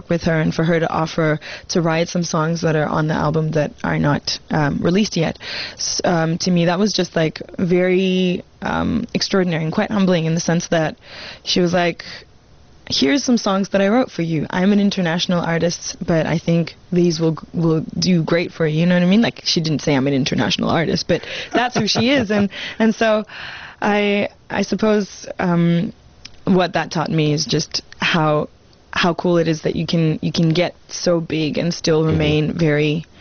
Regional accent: Australia; And growing up in Australia, that just adds to it.

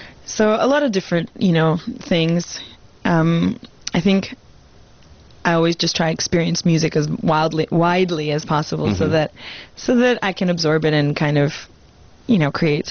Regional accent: Australia; And growing up in Australia, that just adds to it.

